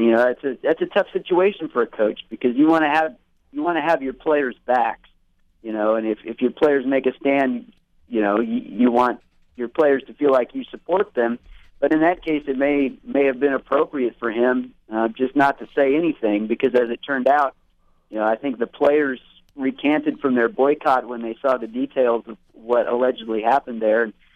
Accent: Clay Center, Kansas, United States; He's from my hometown, Clay Center, Kansas, so a town of about 5,000 people

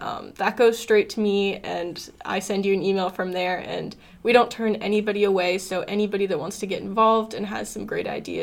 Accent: Florida, United States; I'm from Florida, so I have to go Miami. I have to rep Florida a little bit, at least.

